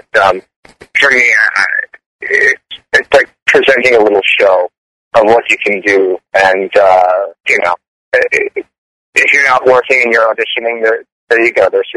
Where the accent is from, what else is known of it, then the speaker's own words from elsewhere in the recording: Petersburg, Virginia, United States; I grew up in Petersburg, Virginia, and okay.